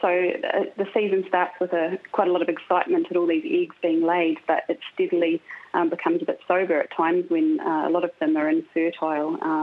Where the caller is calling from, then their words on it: Codfish Island, Southland, New Zealand; At the moment, I'm beaming in from Whenua Ho, Codfish Island.